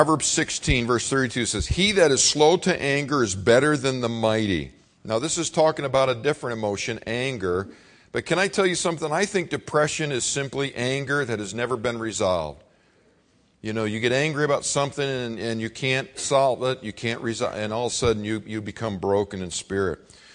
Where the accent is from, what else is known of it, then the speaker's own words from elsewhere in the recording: Buffalo, New York, United States; I grew up in the Buffalo, New York area. It's like, oh, it's 3 feet of snow again.